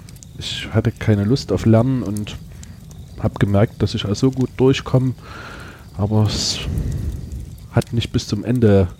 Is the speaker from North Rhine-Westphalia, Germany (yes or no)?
no; Thalheim, Saxony, Germany; also born or lived in Gornsdorf; Also in der Jugendzeit war geprägt durch einen Umzug. Wir sind aus Thalheim weggezogen, zwar nur über einen Berg, aber da war mein ganzer Freundeskreis weg.